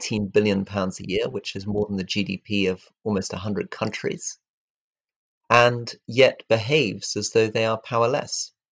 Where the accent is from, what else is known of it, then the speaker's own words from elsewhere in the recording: Scotland, United Kingdom; But I think as a Scot, and I think my view would be shared by almost all Scottish members of the Conservative Party